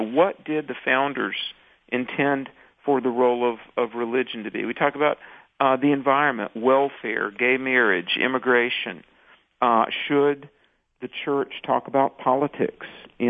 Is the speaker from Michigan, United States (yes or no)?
no; North Carolina, United States; I grew up in the Bible Belt in the South, and, you know, there's kind of a church on every corner, and...